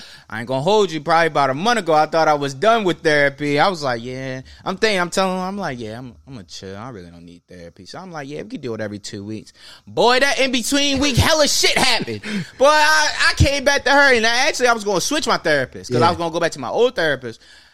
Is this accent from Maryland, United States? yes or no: yes; Baltimore, Maryland, United States; you're always gonna be Weebe because I'm from Baltimore.